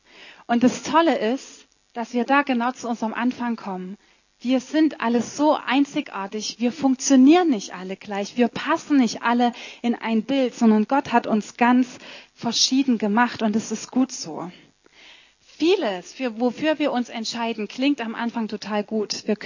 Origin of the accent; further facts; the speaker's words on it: Germany; aber wir als Deutsche, wir lieben das so gern.